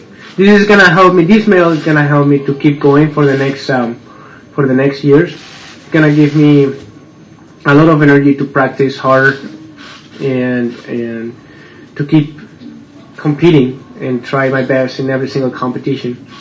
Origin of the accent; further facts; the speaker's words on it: Spain; I'm from Spain.